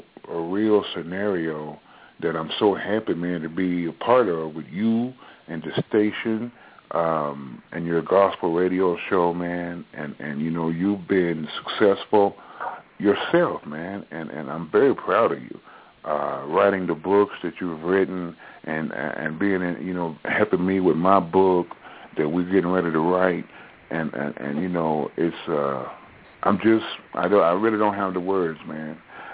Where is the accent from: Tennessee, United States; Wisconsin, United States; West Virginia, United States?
Tennessee, United States; Fayetteville; you know, my wife and I have a home in Nashville, you know, because I grew up in Fayetteville, but we have a home in Nashville too